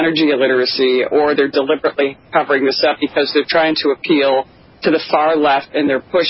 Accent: New York, United States; I come from New York. This is where Ground Zero is.

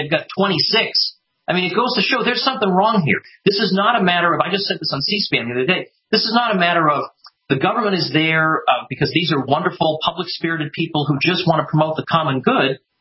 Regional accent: Massachusetts, United States; Now, unfortunately, my old state of Massachusetts, which I'm sorry, I apologize, I'm from Massachusetts

